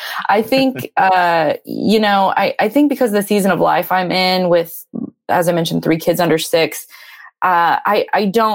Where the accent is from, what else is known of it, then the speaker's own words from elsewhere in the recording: United States; But then how do I also think about this as a citizen and as a American or as a parent?